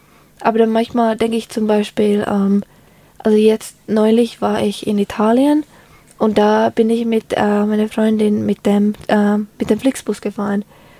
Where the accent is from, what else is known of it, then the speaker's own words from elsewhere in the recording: Finland; now in Germany; ich komme aus Finnland und Finnland ist quasi, obwohl es keine Insel ist, ist es schon so ein bisschen schwierig, mhm, dorthin ohne Flugzeug zu kommen, vor allem halt aus Deutschland.